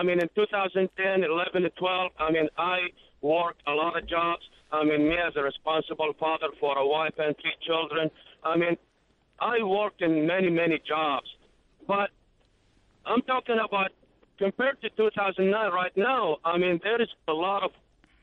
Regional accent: Baghdad, Baghdad Governorate, Iraq; moved away as an adult; now in Jacksonville, United States; I moved into the United States back in 2009 as a refugee because I used to work with the Army and the State Department back in Iraq. I'm from Baghdad, Iraq

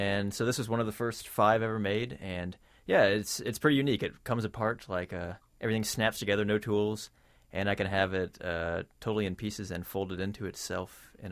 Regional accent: Iowa, United States; now in Virginia, United States; I grew up in Iowa.

